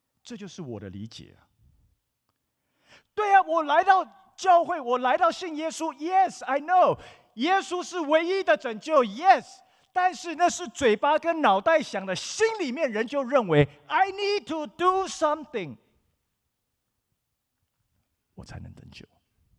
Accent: California, United States; 因为北加州是我长大的地方。

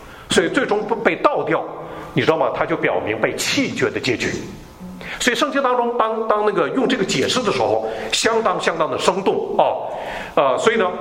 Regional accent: Northeast China, China; 我是东北人的

